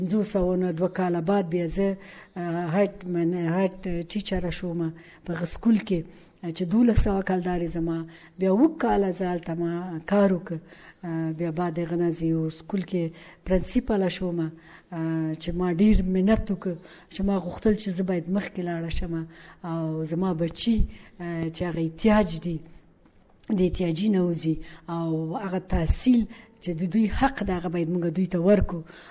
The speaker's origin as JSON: {"language": "Pashto", "region": "Kabul", "country": "Afghanistan", "moved": "yes", "lives_now": "Pakistan", "said": "زه په 1991 کې د افغانستان نه مهاجر شو راغلنو. دلته زه په کبابیانو کمپ کې اوسېدلم تقریبا موږ څلور کاله هلته اوسېدلو."}